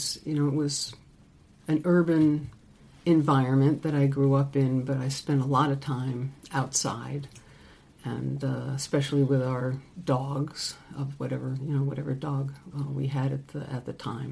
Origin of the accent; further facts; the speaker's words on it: Troy, New York, United States; I grew up in Troy, New York, lived there. You know, we didn't move or anything, lived in Troy.